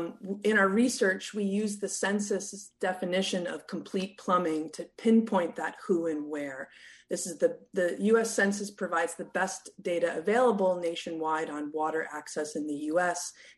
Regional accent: Portland, Oregon, United States; born or raised there

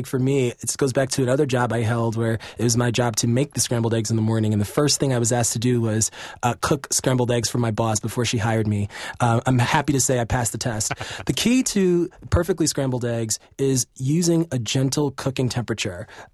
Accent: New York City, New York, United States; I'm from New York City, but my father, who's from the South, loved making a deviled egg.

